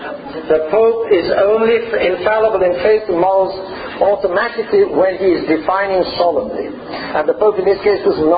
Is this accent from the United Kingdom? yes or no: yes; England, United Kingdom; But what I'm an Englishman. This is not my country.